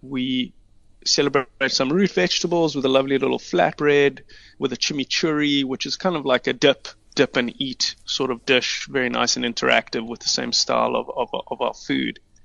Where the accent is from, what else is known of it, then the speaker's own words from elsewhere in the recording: Italy; also born or lived in Greece; growing up sort of with a Mediterranean background, I was born in Greece and then grew up in Italy my very early years.